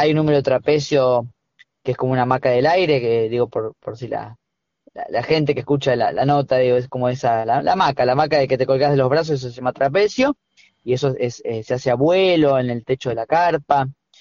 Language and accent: Spanish; Luján, Buenos Aires Province, Argentina; toca Luján y yo soy de Luján.